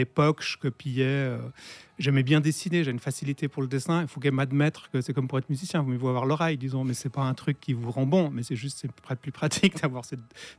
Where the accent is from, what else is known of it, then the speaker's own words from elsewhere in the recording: São Paulo, Brazil; moved away; j'ai passé mon enfance au Brésil, où il y avait très peu de choses culturelles, disons.